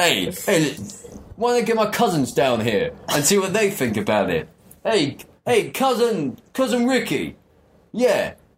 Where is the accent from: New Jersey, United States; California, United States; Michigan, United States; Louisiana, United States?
New Jersey, United States; And, you know, because I'm from New Jersey, I should shout everything out, you know.